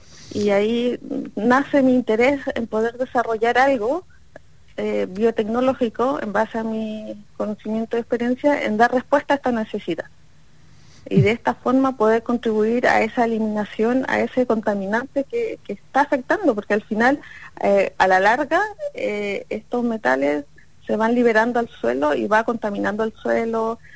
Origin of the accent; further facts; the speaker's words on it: Antofagasta, Chile; also born or lived in Calama; Yo nací en Calama, uh-huh. Pero toda mi vida he vivido en Antofagasta.